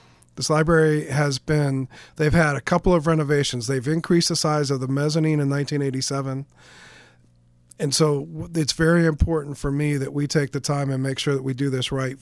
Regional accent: Michigan, United States; born there; I was born in Washtenaw County. My parents were married in that building by one of the county judges.

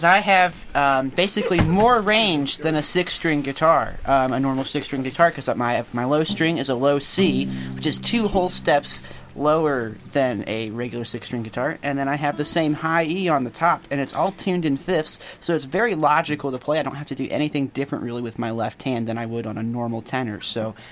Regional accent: Bowling Green, Ohio, United States; I'm from Bowling Green, Ohio, which is kind of the northwest part of the state.

